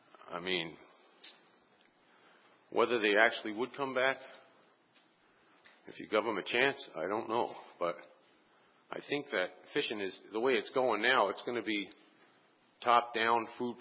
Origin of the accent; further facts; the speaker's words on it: Lambert's Cove, Massachusetts, United States; I live in West Chisbury. I'm from Lambert's Cove